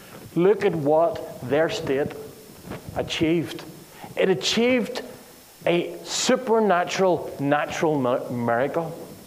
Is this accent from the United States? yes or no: no; Ireland; I came from Ireland to get a little bit of a break in the sunshine.